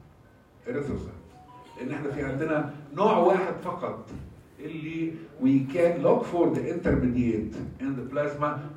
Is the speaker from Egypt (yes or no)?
yes; Egypt; تعودنا ان احنا مو عندنا في مصر خد الباب وراك